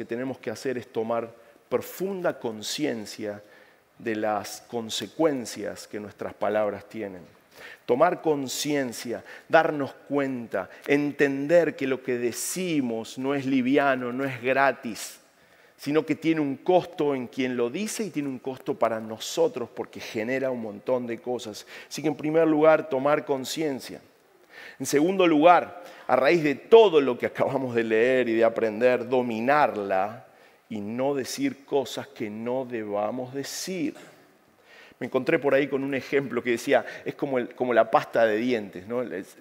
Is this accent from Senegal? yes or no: no; Argentina; nosotros los argentinos especialistas somos en esto.